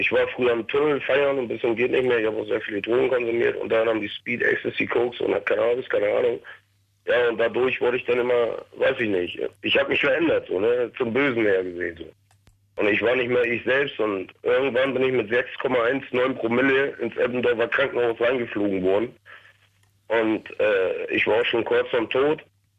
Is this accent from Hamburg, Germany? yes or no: yes; Hamburg, Germany; So, und wir als deutsche Mitbürger, als Hamburger Jungs, sag ich mal, wir gehen da rein